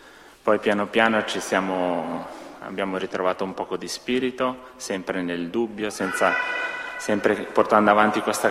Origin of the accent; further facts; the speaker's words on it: Ticino, Switzerland; appunto, veniamo dal Canton Ticino, Svizzera italiana.